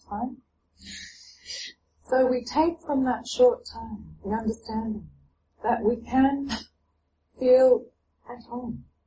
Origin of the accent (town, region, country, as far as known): Australia